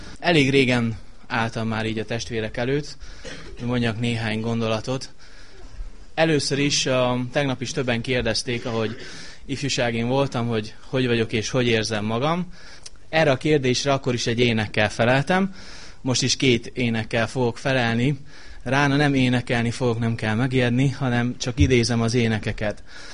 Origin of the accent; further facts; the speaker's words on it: Satu Mare, Satu Mare County, Romania; now in Debrecen, Hungary; ez a gyülekezet, az, ahol születtem és ahol felnevekedtem. Ezt más gyülekezet nem veheti el a szatmári gyülekezettől